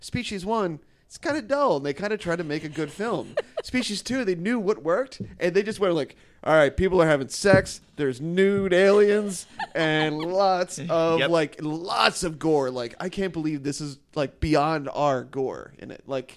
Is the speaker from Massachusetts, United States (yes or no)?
no; Wilmington, Delaware, United States; So we grew up around Wilmington where there was plenty of like, you know, video stores that we could walk in.